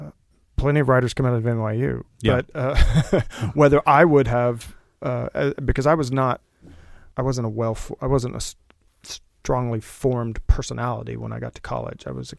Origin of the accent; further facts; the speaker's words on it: Del Rio, Texas, United States; I grew up in Del Rio, Texas, went to public schools.